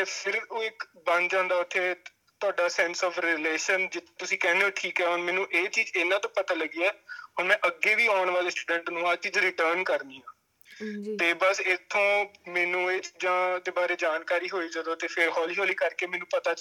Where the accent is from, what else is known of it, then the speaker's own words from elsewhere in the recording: Moga, Punjab, India; moved away as an adult; now in Australia; ਮੈਂ ਪੰਜਾਬ ਤੋਂ ਮੋਗਾ ਸ਼ਹਿਰ ਤੋਂ ਬਿਲੋਂਗ ਕਰਦਾ।